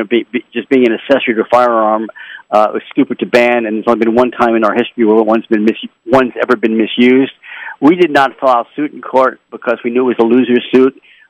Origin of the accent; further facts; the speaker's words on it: Washington, United States; My home state of Washington doesn't.